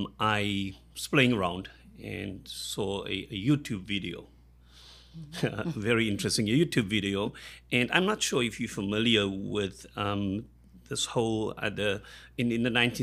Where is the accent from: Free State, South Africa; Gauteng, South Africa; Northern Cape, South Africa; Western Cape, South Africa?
Western Cape, South Africa; Cape Town; I was born in South Africa, Cape Town, South Africa. Mm-hmm. Grew up during the apartheid era.